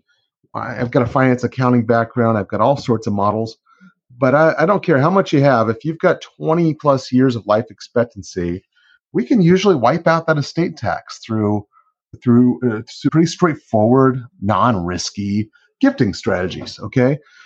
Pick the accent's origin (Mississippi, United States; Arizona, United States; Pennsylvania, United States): Arizona, United States; I grew up in Arizona, moved back here in 15.